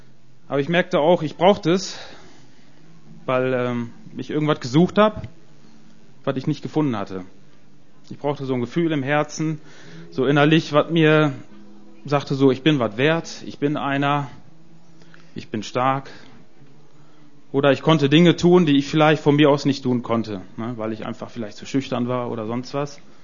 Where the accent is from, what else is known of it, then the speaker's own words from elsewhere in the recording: Spain; Ich bin katholisch aufgewachsen, bin eigentlich Spanier, sind eigentlich fast alle katholisch